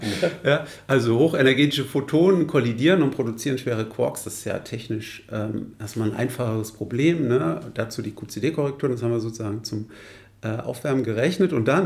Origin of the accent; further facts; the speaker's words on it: Wiesbaden, Hesse, Germany; Ja, ich bin in Wiesbaden aufgewachsen, dann in Mainz studiert.